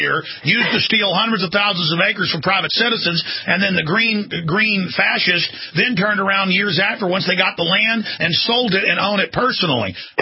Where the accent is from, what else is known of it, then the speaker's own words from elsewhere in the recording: Dallas, Texas, United States; I mean, growing up in Dallas, there's bald eagles all over the place.